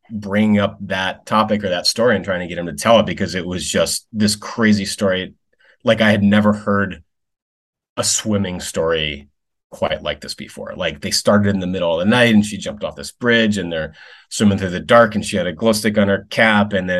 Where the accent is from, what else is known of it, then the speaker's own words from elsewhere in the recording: Ithaca, New York, United States; I grew up in Ithaca, New York, which is a small town or city and at the south end of Cayuga Lake, which is one of the Finger Lakes in the central New York.